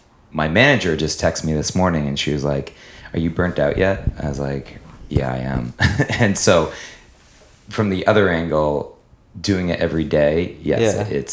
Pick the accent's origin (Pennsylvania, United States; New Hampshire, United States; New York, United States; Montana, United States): New Hampshire, United States; now in Cambridge, United States; I'm born and raised in New Hampshire. I live in Cambridge now.